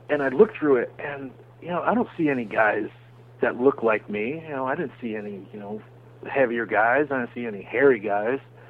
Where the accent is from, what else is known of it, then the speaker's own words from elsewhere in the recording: New Jersey, United States; Growing up, I grew up in North Jersey, and, you know, we didn't know